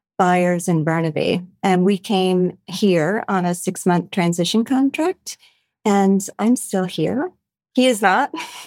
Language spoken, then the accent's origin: English; Pennsylvania, United States; now in Vancouver, Canada; I grew up on the Pennsylvania side of the Pennsylvania-New York state border in a very, very small town.